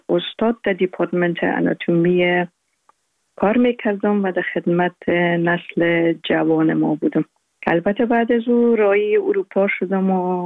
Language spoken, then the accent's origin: Persian; Afghanistan; also born or lived in Uruzgan / Zabul / Maymana / Kabul; کودکی را و طفولیت خود در ولایات مختلف افغانستان گذشتاندیم. مکتب ابتدایی را در قریه بایان، ولایت اروزگان، زابل، میمنه و همچنان در کابل لیسه